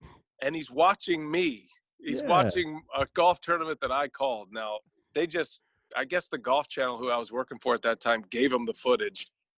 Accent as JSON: {"language": "English", "region": "Texas", "country": "United States", "accent": "Texas drawl", "said": "I had a kind of a Texas drawl, and I kind of talked like this, you know, a little drawl. Kind of talked out of the side of my mouth. This is the way I grew up talking"}